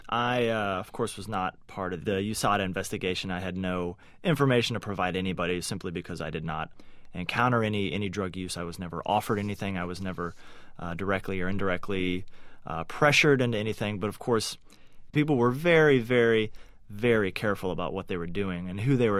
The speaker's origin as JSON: {"language": "English", "town": "Dallas", "region": "Texas", "country": "United States", "tie": "born or raised there", "said": "He was definitely an icon for all cyclists growing up in the Dallas area, even eventually across the country."}